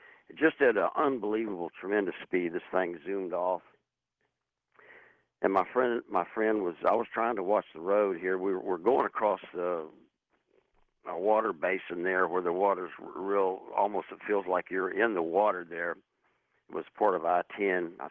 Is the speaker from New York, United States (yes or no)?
no; Lake Charles, Louisiana, United States; also born or lived in New Orleans; I'm from Lake Charles, and I used to live in New Orleans.